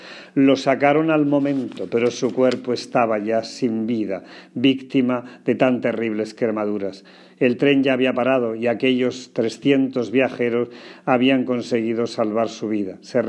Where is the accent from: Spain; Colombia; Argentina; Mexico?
Spain; Porcuna, Andalusia; En mi pueblo de Porcuna